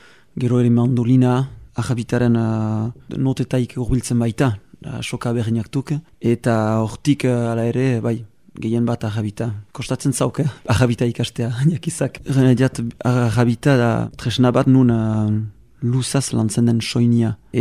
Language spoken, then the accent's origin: Basque; Bayonne, Nouvelle-Aquitaine, France; Baionesa, sortzez, hini ikasketa guztiak baionan gaindi egin ditiat